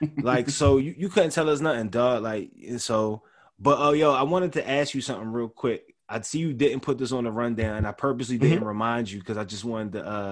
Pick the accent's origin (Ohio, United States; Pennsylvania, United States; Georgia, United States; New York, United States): Pennsylvania, United States; Philadelphia; I'm in college at the time, right? I'm from Philly.